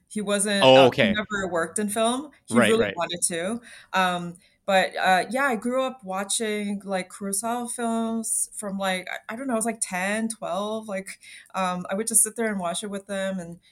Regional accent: Toronto, Ontario, Canada; But you know, growing up in Toronto and seeing TIFF every year, I've always wanted to attend

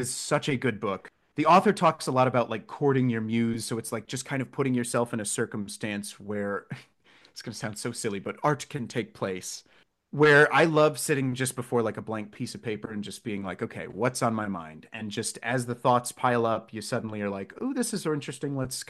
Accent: Midwest, United States; every father I grew up around in the Midwest

